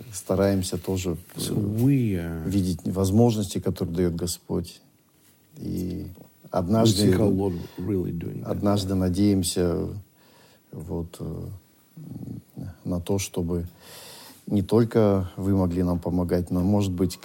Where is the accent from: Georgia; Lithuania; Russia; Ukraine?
Russia; North Caucasus; И я написал, что я из Северного Кавказа